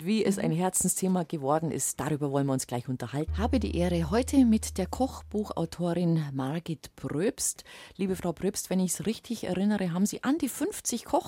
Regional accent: Bavaria, Germany; Also bei uns im Allgäu war ja das Häberne Mus.

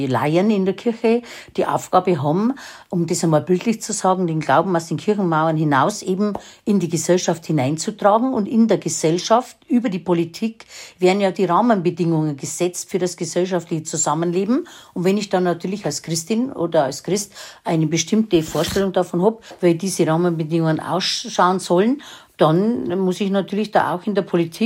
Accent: Bavaria, Germany; Also ich bin ja aus dem Landkreis Schwandorf

